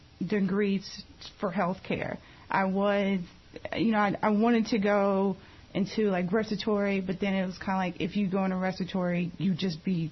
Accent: Jefferson City, Missouri, United States; now in Kansas City, United States; Yes, born and raised in Jefferson City, Missouri. So moving to Kansas City, it was like, wow, it's such a big city.

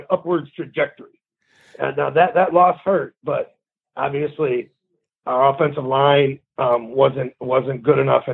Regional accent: Troy, Michigan, United States; moved away; I moved to Troy. And then I lived in Troy up until, I want to say, like 2002, 2003. And then I moved away from Detroit.

